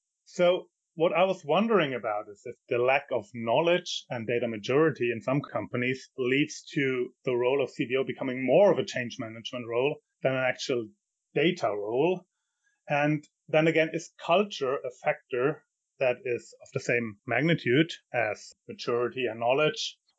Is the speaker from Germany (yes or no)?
yes; Germany; English is a second language; now in Norway; I'm not Norwegian myself, so I've been living in Norway for 13 years now. I'm originally from Germany.